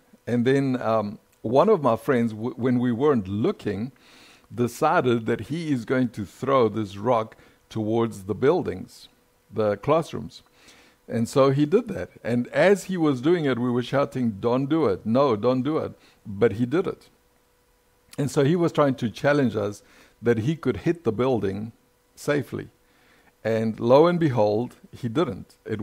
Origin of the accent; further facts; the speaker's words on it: South Africa; now in United States; I grew up in South Africa, so my culture is South African more than anything else, although I'm becoming a very proud and blessed American every day that goes by. But as a child, as a teenager, I was raised in South Africa.